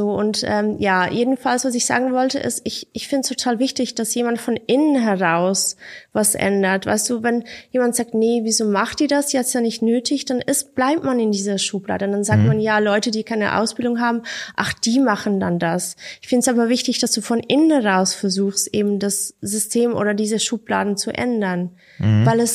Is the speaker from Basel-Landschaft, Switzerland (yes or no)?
no; Lucerne, Switzerland